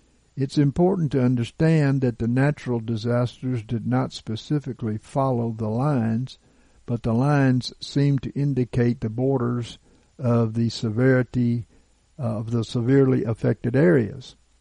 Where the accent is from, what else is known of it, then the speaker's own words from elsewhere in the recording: Gulf Coast, United States; I come from the Gulf Coast, and once hurricanes come ashore, they die out very quickly